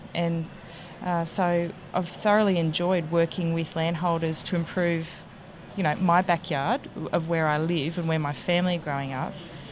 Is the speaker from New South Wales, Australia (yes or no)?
yes; New South Wales, Australia; from Central New South Wales